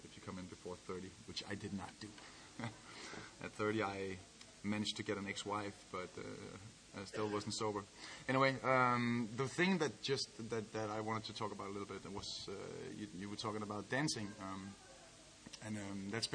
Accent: Copenhagen, Capital Region of Denmark, Denmark; English is a second language; I am from Copenhagen, not too far away. It's my first... I love you too. All of y'all. It's my first visit to Stockholm.

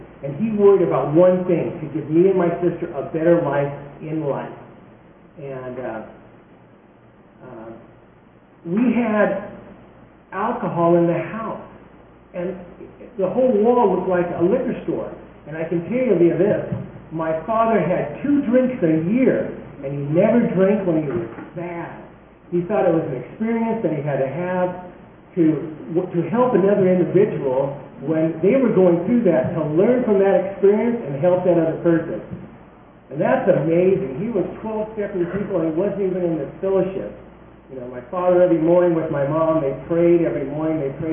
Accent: San Diego, California, United States; I'm not from Texas, but I have always rooted for one team in Texas. And at this time, I just want to say one thing: Giggum Aggies. But I'm from San Diego, California

